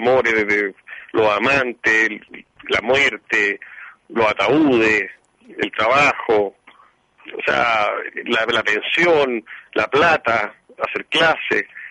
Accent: Chile; porque somos chilenos y aprendimos a convivir con eso

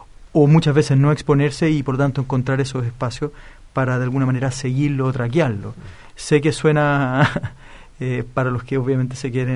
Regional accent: Chile; lo que somos los chilenos hoy día, que somos apurones

